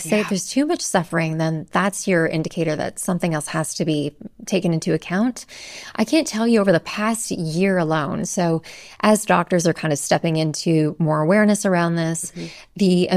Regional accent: Canada; now in United States; I'm Canadian, so this is like a completely different ballgame coming to the US and looking for doctors here.

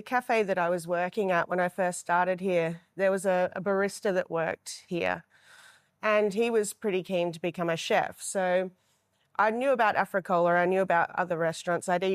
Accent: Bendigo, Victoria, Australia; moved back to Bendigo, which is my hometown.

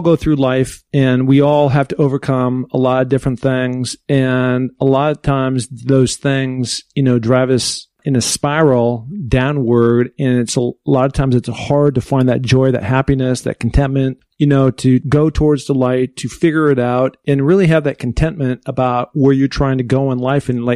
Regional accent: Seattle, Washington, United States; now in Hermosa Beach, United States; Although I hail from Seattle, Washington

